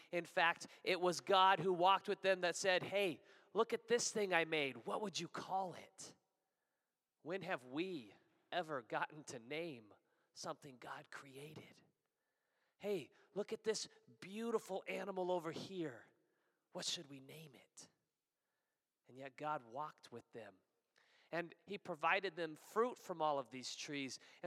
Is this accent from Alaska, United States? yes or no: yes; Alaska, United States; I grew up in Alaska, and there are a million trees for a child to get lost in.